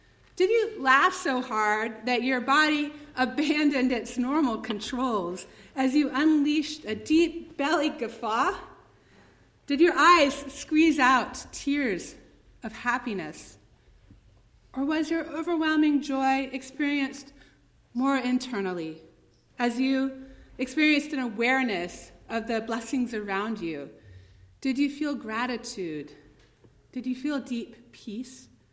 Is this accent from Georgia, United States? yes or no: yes; Atlanta, Georgia, United States; I grew up in Atlanta, and I have a deep love for the city, even though sometimes I also poke fun at it.